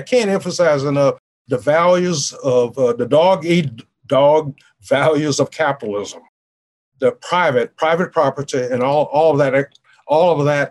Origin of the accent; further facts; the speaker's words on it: New Orleans, Louisiana, United States; Now, I grew up in a world in New Orleans. I grew up in Jim Crow.